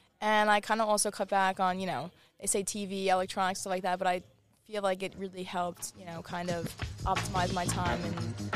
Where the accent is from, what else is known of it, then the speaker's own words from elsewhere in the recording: New York, United States; I've been to a lot of the Stony Brook games because I'm from Long Island, and it's obviously, you know, right around the corner.